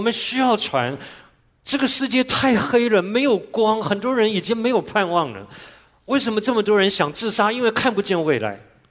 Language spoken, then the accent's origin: Chinese; Taiwan; 我从小在台湾长大的